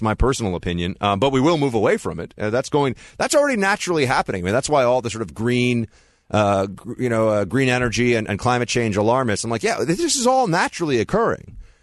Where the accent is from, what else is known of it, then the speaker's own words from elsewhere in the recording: New York, United States; But let's also talk about how I grew up in New York and I'm a very reasonable fellow.